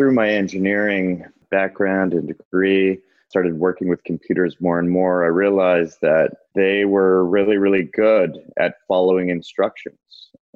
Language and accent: English; Montreal, Quebec, Canada; I'm in my hometown of Montreal, hunker down.